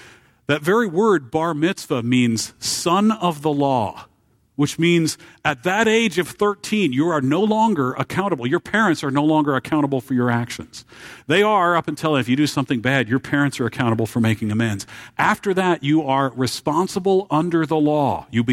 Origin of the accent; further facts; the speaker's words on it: Marshalltown, Iowa, United States; Now, I am from central Iowa, okay? But I grew up in a little town called Marshalltown, Iowa, and I grew up in the Jewish neighborhood of Marshalltown, Iowa.